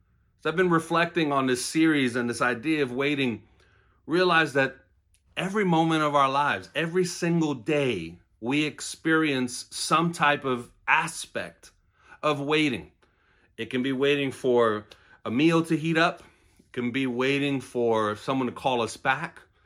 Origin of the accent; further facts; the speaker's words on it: New York City, New York, United States; Now, I grew up in New York City. I got to be honest, I've not done much gardening in my life.